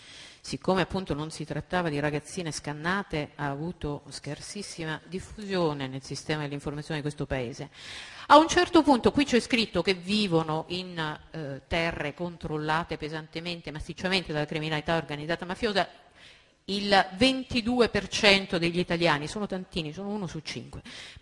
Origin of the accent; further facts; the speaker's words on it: Messina, Sicily, Italy; sono di Messina, ma sono innamorata di Palermo.